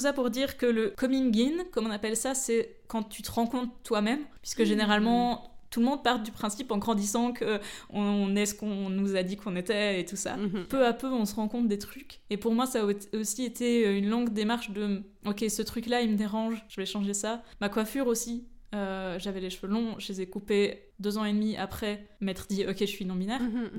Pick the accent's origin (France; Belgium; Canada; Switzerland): Belgium; moved away; J'ai grandi en Belgique et j'ai déménagé